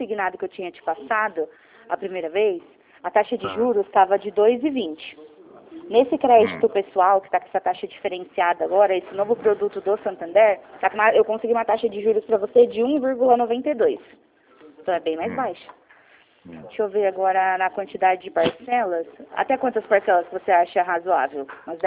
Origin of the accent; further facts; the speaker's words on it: Jundiaí, São Paulo, Brazil; eu também sou de Jundiaí. Eu fico aqui na Rangel Pestana, na Rua de Baixo.